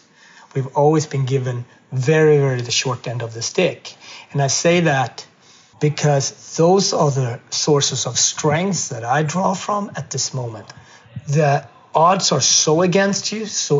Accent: Sweden; moved away as an adult; now in United States; I was raised in Sweden, and I choose to come to America as an immigrant. That's just that. I did not come here as a refugee. I came here as an immigrant.

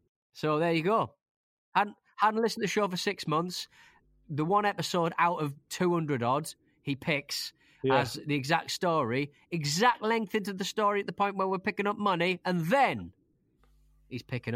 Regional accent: Southampton, South East England, United Kingdom; I'm from Southampton, and so this is where that coincidence begins.

